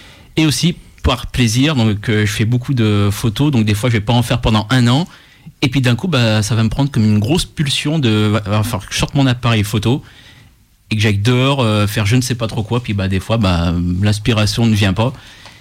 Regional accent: Lyon, Auvergne-Rhône-Alpes, France; je suis un vrai Lyonnais, un pur produit croix-roussien.

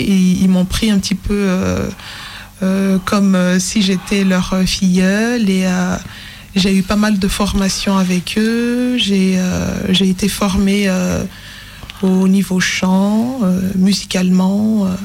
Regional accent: Madagascar; moi, je viens du sud-ouest de Madagascar, où on chante plutôt un mélange de musique sud-africaine avec du sakalava.

